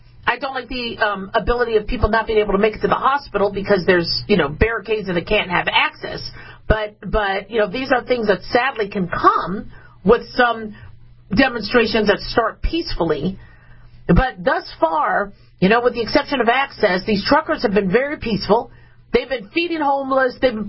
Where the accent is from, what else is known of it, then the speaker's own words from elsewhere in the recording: United States; we could put flags on our truck, we could show we're American, we love our country